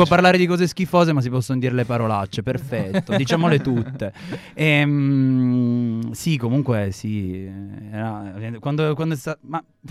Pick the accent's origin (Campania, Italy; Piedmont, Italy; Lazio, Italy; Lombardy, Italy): Piedmont, Italy; Turin; e io sono di Torino.